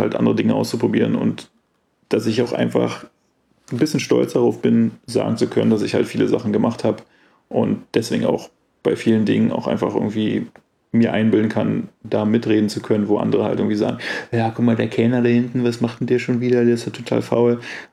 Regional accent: Germany; accent: German; German is a second language; now in Australia; Australiern da spreche, versuche ich mich anzustrengen, so zu reden, dass man vielleicht nicht sofort meinen deutschen Akzent bemerkt.

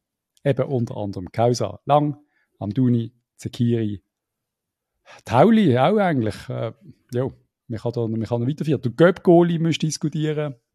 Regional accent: Lucerne, Switzerland; Also, da würde mir die Gallen raufkommen als Luzerner.

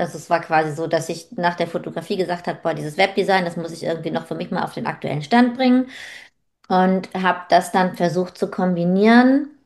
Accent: Northern Germany, Germany; Ich bin gebürtiges Nordlicht, also trete voll hier in meinen Ursprungsslang quasi ein.

